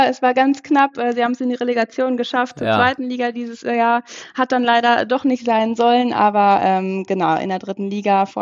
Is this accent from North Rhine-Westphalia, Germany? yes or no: yes; Dortmund, North Rhine-Westphalia, Germany; Also in Dortmund wirklich geboren, aufgewachsen.